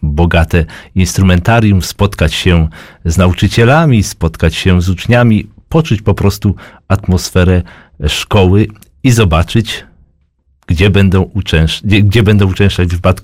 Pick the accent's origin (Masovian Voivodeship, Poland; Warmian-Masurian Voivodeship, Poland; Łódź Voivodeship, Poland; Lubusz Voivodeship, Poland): Łódź Voivodeship, Poland; Zresztą drogę tą znam bardzo dobrze, jako że pochodzę z tych terenów